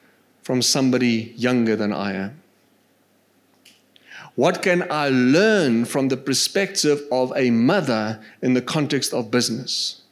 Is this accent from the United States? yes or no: no; South Africa; And now as an African, as a South African